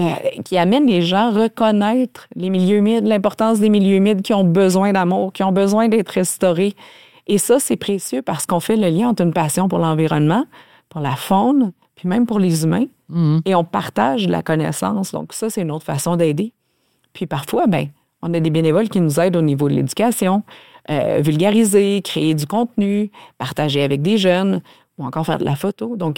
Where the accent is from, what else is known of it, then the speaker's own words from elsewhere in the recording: Quebec, Canada; ici chez nous au Québec